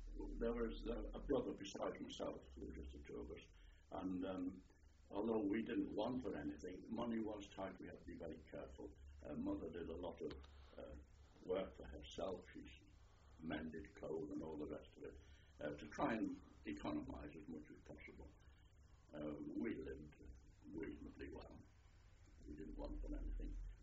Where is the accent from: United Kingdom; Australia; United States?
United Kingdom; Garston, North West England; born there; I was born in Glaston, just to the south of Liverpool, about 7 miles down the river on the north bank.